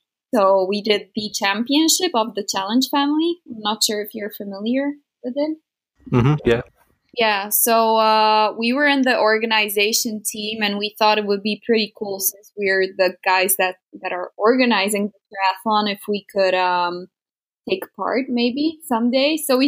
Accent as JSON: {"language": "English", "country": "Slovakia", "second_language": "English", "said": "I'm 26 years old. I'm from Slovakia"}